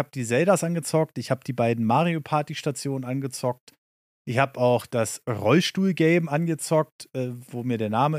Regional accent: Berlin, Germany; es war halt in meiner Heimatstadt in Berlin.

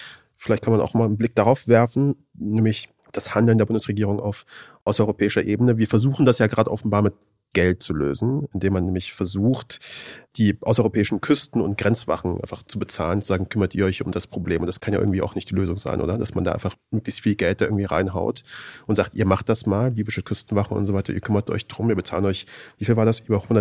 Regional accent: Afghanistan; now in Germany; Ich bin Afghane, ich bin aus Afghanistan hergekommen 1994, ich bin selber Migrant, ich bin selber geflohen mit meinen Eltern zusammen

